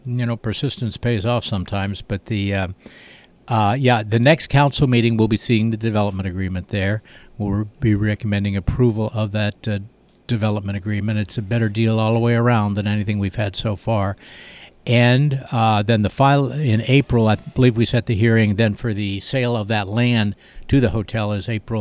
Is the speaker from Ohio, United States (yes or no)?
yes; Cincinnati, Ohio, United States; now in Mason City, United States; I grew up in Cincinnati and was out of work and out of school and was offered a job at the Globe Gazette.